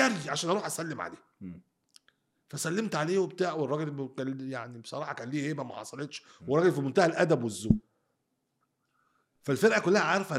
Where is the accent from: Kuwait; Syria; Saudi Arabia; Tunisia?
Kuwait; moved away as an adult; now in Egypt; انا مولود في الكويت، انا ماشي من الكويت عمري 18 سنه مبدئيا